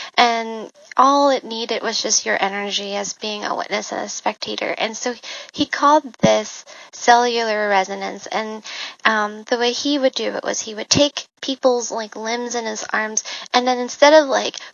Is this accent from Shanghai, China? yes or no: no; Guangzhou, Guangdong, China; born there; first language Cantonese; English is a second language; So when I was born, I spoke Cantonese because I was born in Guangzhou, and that's the dialect there. But then it turns out that even though I was born in Guangzhou, my family isn't from Guangzhou.